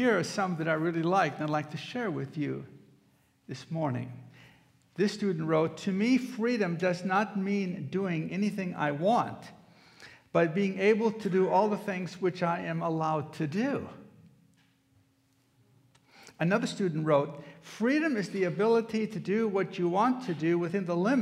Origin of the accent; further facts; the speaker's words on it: South Dakota, United States; I grew up in South Dakota. Way back in the 1950s, we moved to a place that was a dairy farm.